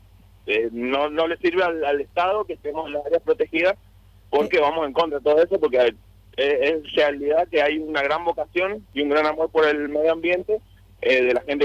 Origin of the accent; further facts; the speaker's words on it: Cordón del Plata, Mendoza, Argentina; yo que soy de Cordón del Plata